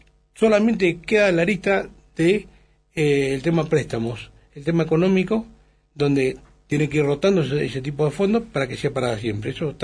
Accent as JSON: {"language": "Spanish", "town": "Sarmiento", "region": "Chubut", "country": "Argentina", "tie": "born or raised there", "said": "Yo tengo 61 años, le contaba, soy nativo de Sarmiento, y mi niñez y adolescencia no había chacra que no tuviera una parva de pasto."}